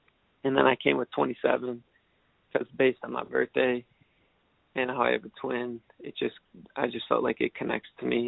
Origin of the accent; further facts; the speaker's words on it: Illinois, United States; And the family is all close. We're all from Illinois.